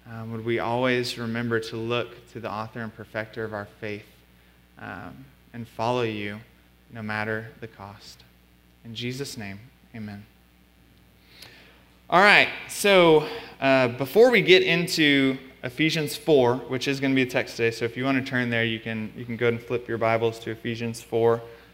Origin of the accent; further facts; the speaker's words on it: Arlington, Texas, United States; born there; now in Tyler, United States; But I was born in Arlington, Texas, so 2 hours west of here, concrete jungle.